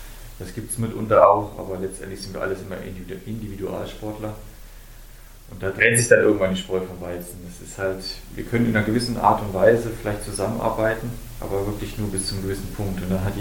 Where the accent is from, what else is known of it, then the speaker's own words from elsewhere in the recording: Oberhof, Thuringia, Germany; Da gibt es Oberhof, da wo ich herkomme